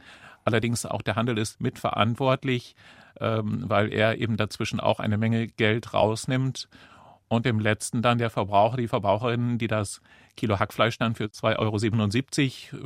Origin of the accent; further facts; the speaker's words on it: Lower Saxony, Germany; Wir haben eine Region, das ist ja meine Heimatregion, auch das Oldenburger Münsterland, die früher ganz arm war.